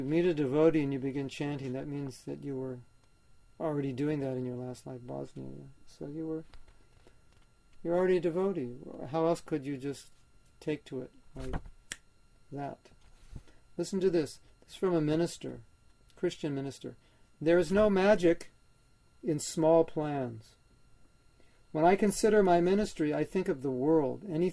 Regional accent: Los Angeles, California, United States; So I was raised in Los Angeles. My parents were living there.

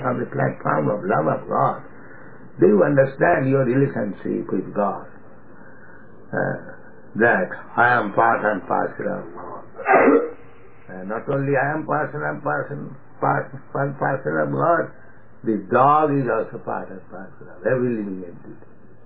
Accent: India; So, if I say, because I am Hindu, I am Indian, that Krishna is the supreme

